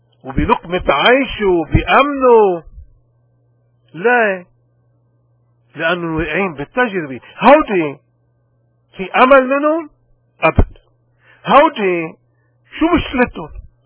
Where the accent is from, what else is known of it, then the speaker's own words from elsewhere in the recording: Lebanon; اليوم بعالم السياسة وناخد بلدنا لبنان بالتحديد